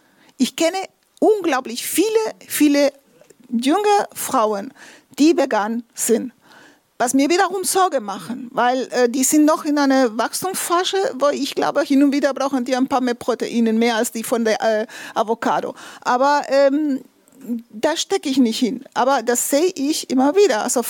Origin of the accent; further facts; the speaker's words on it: Spain; moved away as an adult; ich komme aus Spanien, wohne ich schon seit 94 hier.